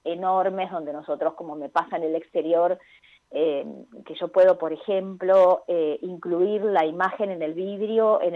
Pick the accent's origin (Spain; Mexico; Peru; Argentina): Argentina; Avellaneda, Buenos Aires Province; Yo nací, crecí y aún vivo en Avellaneda, es mi ciudad querida